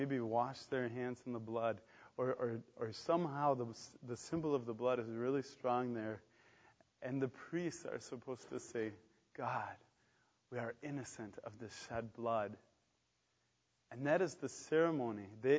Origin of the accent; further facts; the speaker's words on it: United States; I don't know about you, but growing up in America today, it's easy when you hang around with a lot of of lukewarm Christians